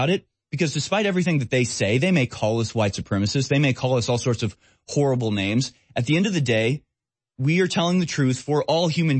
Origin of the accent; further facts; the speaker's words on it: Houston, Texas, United States; I grew up in Houston, Texas, the most diverse city in America.